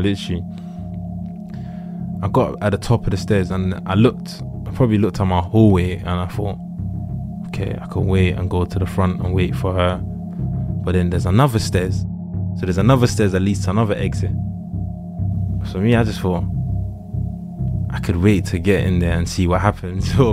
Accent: Nigeria; I'm from Nigeria.

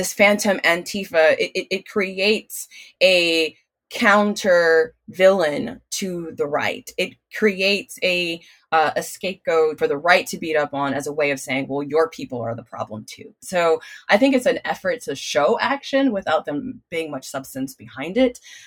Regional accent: Milwaukee, Wisconsin, United States; Even growing up in Milwaukee, you knew where you could and could not go as a person of color.

